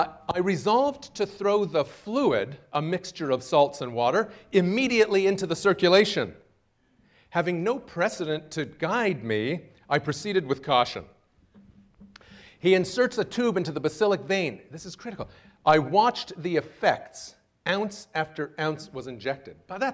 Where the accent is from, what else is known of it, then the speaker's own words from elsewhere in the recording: Montreal, Quebec, Canada; moved away as an adult; now in United States; I grew up in Montreal. That's number one. And then I came to the U.S. I went to college in Maine